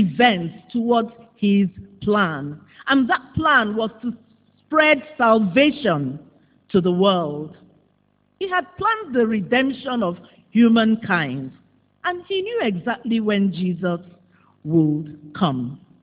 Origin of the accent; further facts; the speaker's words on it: Lagos, Nigeria; As a child growing up in Lagos, Christmas meant going to Kingsway stores to visit Father Christmas so that we could get gifts from him.